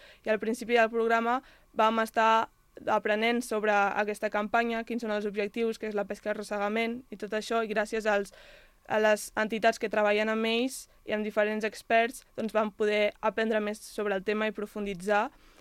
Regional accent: Catalonia, Spain; Jo he decidit centrar-me en el Mediterrani, més concretament en Catalunya, perquè és d'on soc i del que conec més.

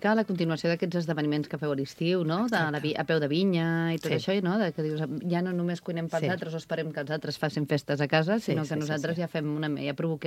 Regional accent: Sant Sadurní d'Anoia, Catalonia, Spain; jo com soc de Sant Sadurní, les bombolles a casa meva les van cada dia com si fos aigua

